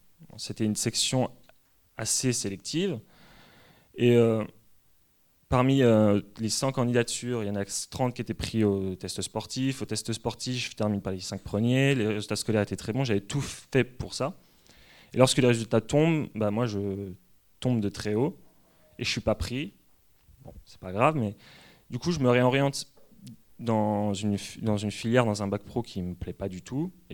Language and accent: French; Pays de la Loire, France; je viens de Vendée. Voilà. On dit que je suis souvent chauvin avec la Vendée, mais c'est pas vrai.